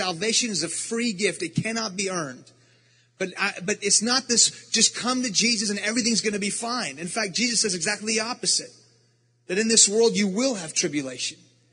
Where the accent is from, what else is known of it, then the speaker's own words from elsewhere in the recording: Iran; now in United States; Because we're from Iran.